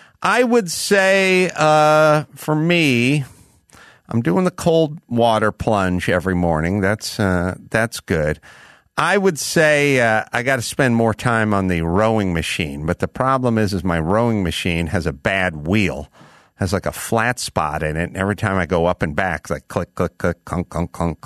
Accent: North Hollywood, California, United States; So as a kid, I was aware of the Nebraska Cornhuskers, but I'm from North Hollywood, so I didn't know what a Husker was, so I called them Corn Hustlers.

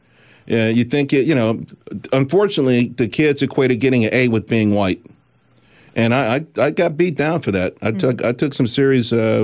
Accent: Harlem, New York, United States; growing up in Harlem and growing up in the ghetto, it's tough for parents, right?

